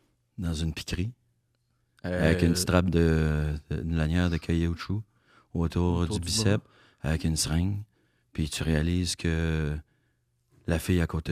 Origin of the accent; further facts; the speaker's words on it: Boucherville, Quebec, Canada; Ah non, moi je viens de Boucherville.